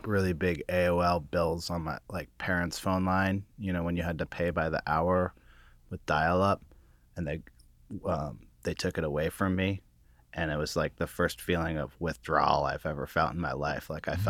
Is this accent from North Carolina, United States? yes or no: no; California, United States; I grew up in California.